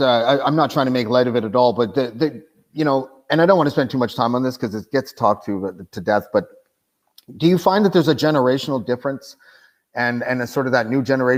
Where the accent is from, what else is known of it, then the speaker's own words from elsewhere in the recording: Canada; I'm Canadian. I think I was like between the ages of like 1 and 5 at the time